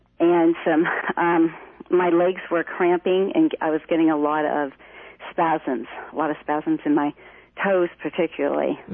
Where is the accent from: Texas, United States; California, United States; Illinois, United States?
California, United States; San Juan Capistrano; I am from San Juan Capistrano